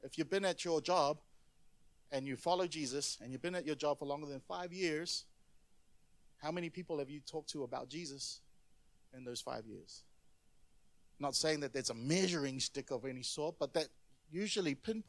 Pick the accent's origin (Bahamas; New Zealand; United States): New Zealand; as soon as they would find out that I'm a Kiwi, they would assume that I'm Maori